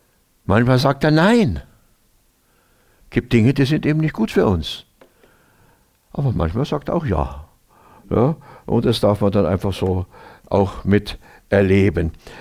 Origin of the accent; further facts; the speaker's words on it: Oberammergau, Bavaria, Germany; Ja, also bei uns daheim in Oberammergau, da hat man das so gesagt.